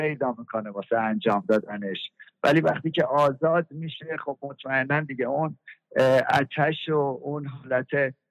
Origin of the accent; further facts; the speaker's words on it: Iran; امکان این رو به من و شما میده به عنوان یه ایرانی